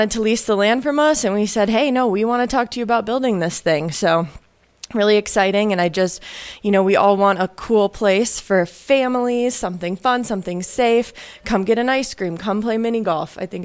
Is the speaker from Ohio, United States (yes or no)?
yes; Ohio, United States; So when I was a kid from Ohio, there was this place.